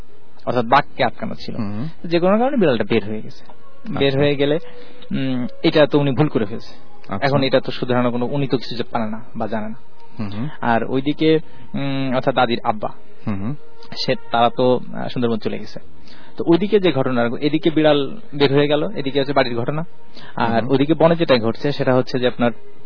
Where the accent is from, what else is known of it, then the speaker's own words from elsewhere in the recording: Bagerhat, Khulna Division, Bangladesh; Rajshahi university ছাত্র ছিলাম, আমার বাড়ি বাগেরহাট।